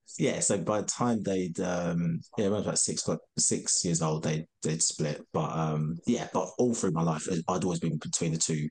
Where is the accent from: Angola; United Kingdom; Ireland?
United Kingdom; East of England; where I grew up in Essex.